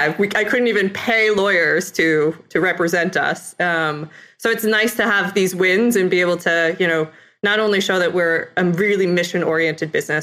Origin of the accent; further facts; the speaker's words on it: Ithaca, New York, United States; I grew up in Ithaca, New York area.